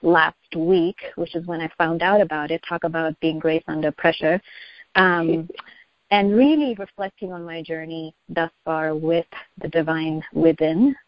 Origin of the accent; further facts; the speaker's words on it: Chicago, Illinois, United States; So I'm originally from Chicago, but I guess if I were to rewind back, I think my SSC journey started in Boston, and I would say majority of my young adult life has been in the Chicago area, so Region 5 represent.